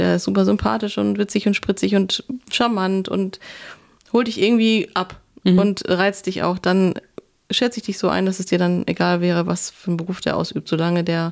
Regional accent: North Rhine-Westphalia, Germany; in der Gegend, in der ich aufgewachsen bin, obwohl das Handwerk da vorherrschend ist, bei uns im Ruhrgebiet

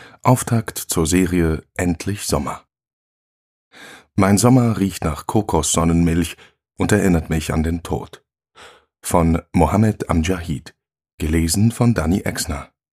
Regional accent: Morocco; Doch während meiner Jugend in Marokko konnte ich aus der Nähe beobachten

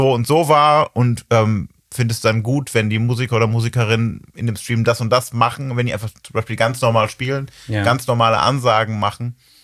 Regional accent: Ibbenbüren, North Rhine-Westphalia, Germany; also ich komme wo noch ein bisschen nördlicher, bin ich geboren in Ebenbüren.

